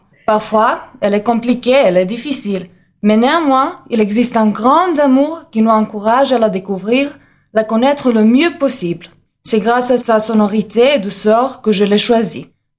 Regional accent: Serbia; French is a second language; je viens de Serbie.

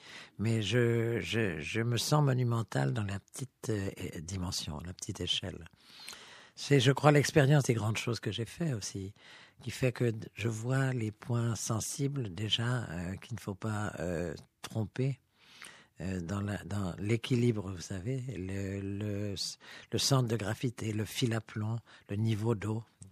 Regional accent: Paris, Île-de-France, France; c'est tout à fait la France, puisque j'y suis né, je suis parisien, dans le fond.

